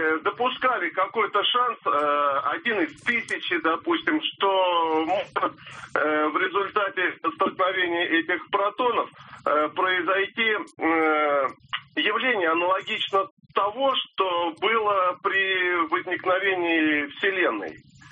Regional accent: Moscow, Russia; я из Москвы

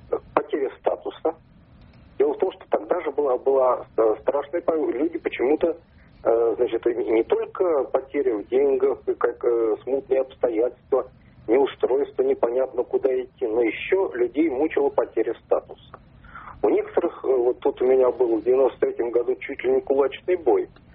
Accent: Moscow, Russia; Я из Москвы

